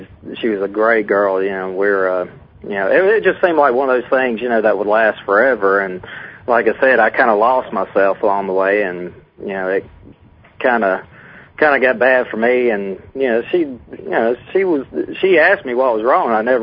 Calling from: Alabama, United States

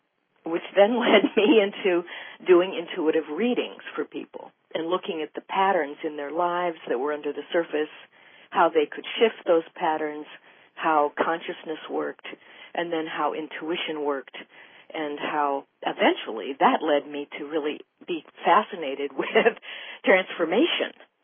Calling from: San Francisco, California, United States; San Francisco.

